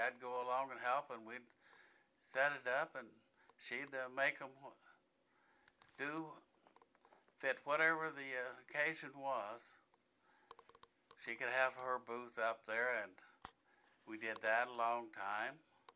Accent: San Bernardino, California, United States; born there; I was born in 1942 in San Bernardino, California.

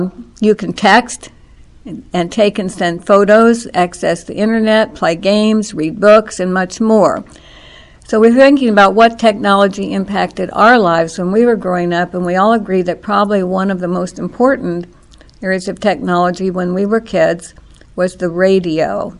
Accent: Mission, Kansas, United States; Here in Johnson County, we also had party lines. So I grew up in Mission.

